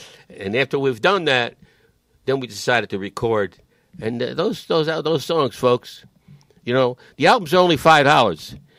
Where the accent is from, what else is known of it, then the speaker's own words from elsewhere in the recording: Newark, New Jersey, United States; Well, what do I know? I come from Newark.